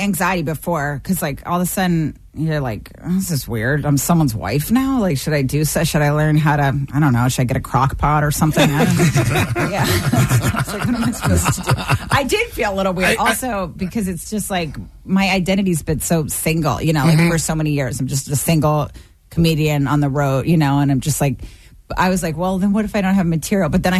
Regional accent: Bethesda, Maryland, United States; No, yeah. I'm from Maryland. I grew up in Bethesda.

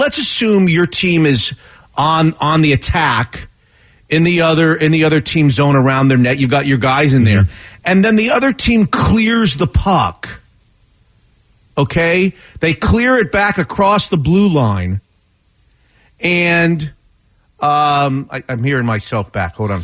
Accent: Florida, United States; I grew up in Florida before in the 70s when we didn't even know what hockey was. We didn't know what ice was in Florida.

